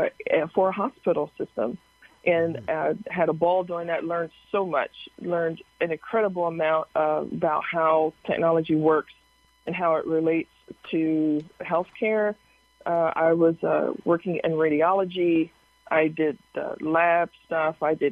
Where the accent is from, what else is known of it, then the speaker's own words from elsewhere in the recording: Harrisburg, Pennsylvania, United States; I am from Harrisburg, Pennsylvania, born and raised, and did very well in high school, went to college for a STEM career, STEM training